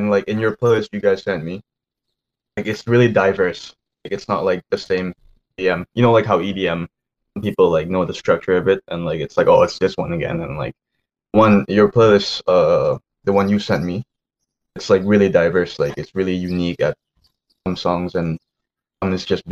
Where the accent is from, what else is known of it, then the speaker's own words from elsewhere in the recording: Indonesia; for me, like I grew up with in Indonesia. Well, like growing up there was, a lot of like actions around me all the time